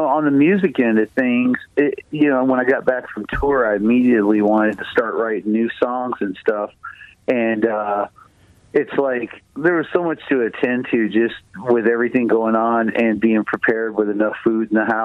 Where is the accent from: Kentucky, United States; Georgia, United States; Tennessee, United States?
Tennessee, United States; when I grew up in Tennessee, I lived out on a farm.